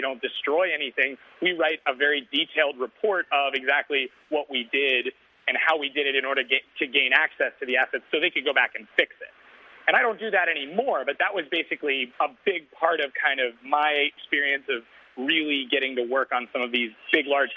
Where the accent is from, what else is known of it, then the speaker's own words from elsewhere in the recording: Columbia, South Carolina, United States; I'm from Columbia, South Carolina, and there weren't really any hacker jobs at that time.